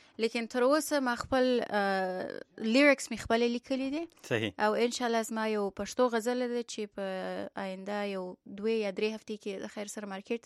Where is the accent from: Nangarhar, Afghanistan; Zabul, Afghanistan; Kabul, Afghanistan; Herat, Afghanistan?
Kabul, Afghanistan; born or raised there; also born or lived in Kandahar; now in United States